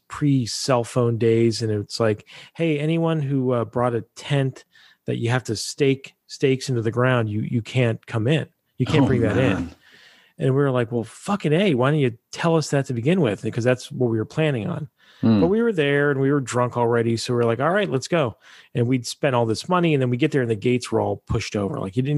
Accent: Pennsylvania, United States; I'm from Pennsylvania, as I mentioned.

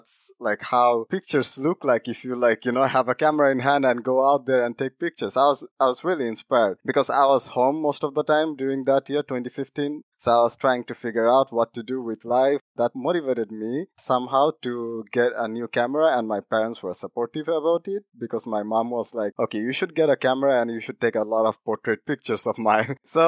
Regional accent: Dhaka, Dhaka Division, Bangladesh; English is a second language; moved away as an adult; now in Jönköping, Sweden; 2017, I moved to Sweden. After moving to Sweden, I was in Jönköping. It's a small city, and I come from Dhaka City.

